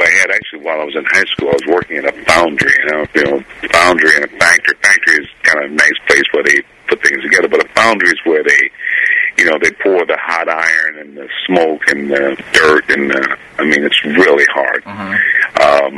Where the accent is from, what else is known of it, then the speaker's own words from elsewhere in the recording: Benton Harbor, Michigan, United States; I grew up in Michigan, and in a small town, southwestern corner of Michigan, Benton Harbor.